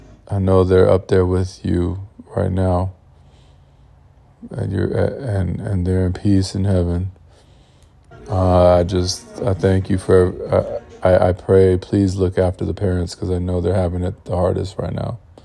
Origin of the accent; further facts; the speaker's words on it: San Diego, California, United States; I used to like not want to know people I'm from, but fuck it. I'm from San Diego.